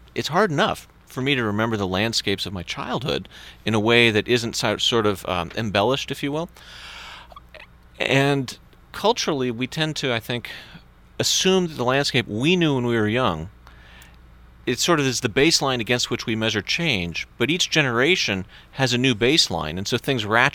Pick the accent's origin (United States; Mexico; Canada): United States; West Coast; Growing up on the West Coast and living in the Northwest for a long time